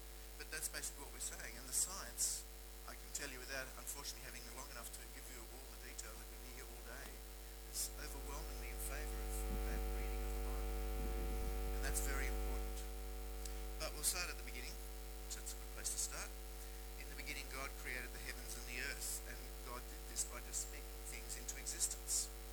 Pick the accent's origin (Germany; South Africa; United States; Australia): Australia; Sydney, New South Wales; I'm a GP from Sydney, and I live in the Hawkesbury in Sydney, which is the northwest area.